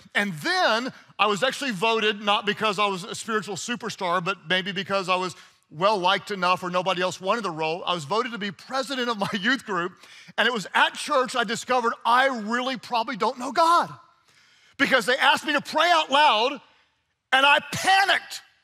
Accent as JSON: {"language": "English", "region": "Texas", "country": "United States", "tie": "born or raised there", "also_born_or_lived": "Oklahoma", "said": "I grew up in Texas and in Oklahoma, and we weren't Muslims and we weren't Buddhists"}